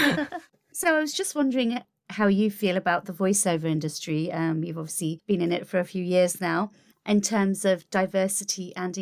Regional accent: United Kingdom; So, for example, I usually just say I'm a British female voiceover artist. That's my identity.

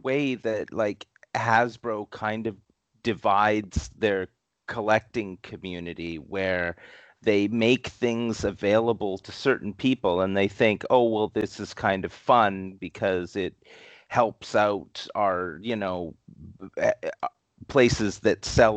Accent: Canada; So the thing is like it makes they as a Canadian collector, we have no idea how we can access these things.

